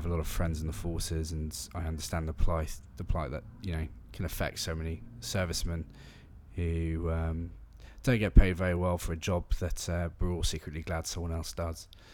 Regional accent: Wandsworth, London, United Kingdom; I'm 28 years old, and I'm from Wandsworth in London.

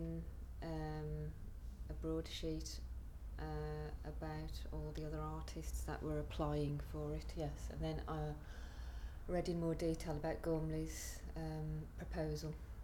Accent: Halesowen, West Midlands, United Kingdom; I'm 47 and I'm from the West Midlands.

